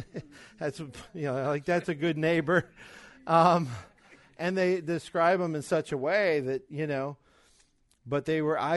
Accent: Alabama, United States; This will surprise you because I'm from Alabama, but or maybe it won't.

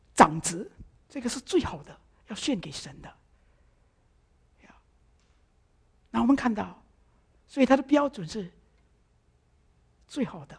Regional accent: Indonesia; 我曾经在印尼，因为我出生在印尼，在印尼长大

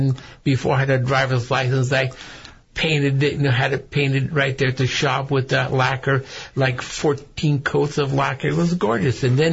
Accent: Half Moon Bay, California, United States; I grew up right here in Half Moon Bay. Went to school here and everything, all in Half Moon Bay.

